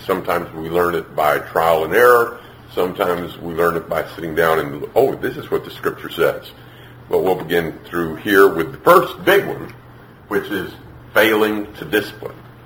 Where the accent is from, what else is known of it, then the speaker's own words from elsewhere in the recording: Gettysburg, Pennsylvania, United States; I'm from Gettysburg, Pennsylvania.